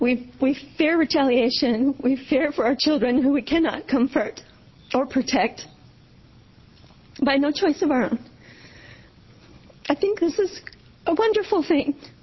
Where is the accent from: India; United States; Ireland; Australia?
United States; Springfield, Oregon; I'm from Springfield, Oregon.